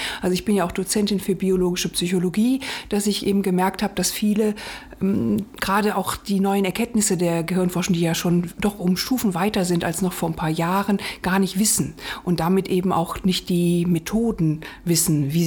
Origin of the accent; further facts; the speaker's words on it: Rhineland, Germany; now in Berlin, Germany; Also ich bin Rheinländerin, also ich komme vom Rhein an die Elbe, jetzt an die Spree und ich bin total naturverbunden.